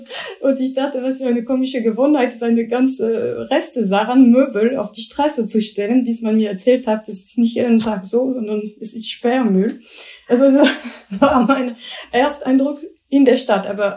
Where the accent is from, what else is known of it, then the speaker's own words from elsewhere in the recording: Bordeaux, Nouvelle-Aquitaine, France; Und besonders ist sie, weil sie mich auch an meine Kindheit erinnert. Ich bin in Bordeaux aufgewachsen.